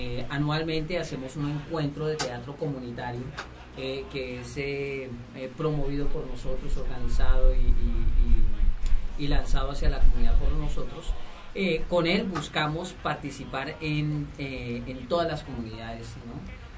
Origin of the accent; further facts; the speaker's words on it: Bogotá, Colombia; yo soy de Bogotá, la capital de Colombia. Uh-huh. Venimos de una localidad de Bogotá que se llama Fontibón.